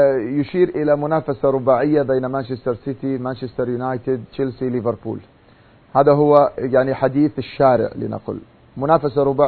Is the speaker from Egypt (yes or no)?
no; Saudi Arabia; بحكم تواجدي في المملكة العربية السعودية وعشت طفولتي في السعودية